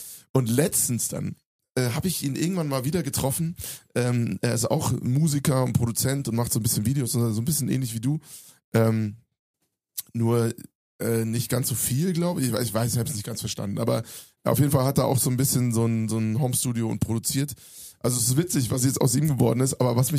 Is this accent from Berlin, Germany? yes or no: no; Hofheim, Hesse, Germany; den habe ich in meiner Heimatstadt Hofheim geschrieben.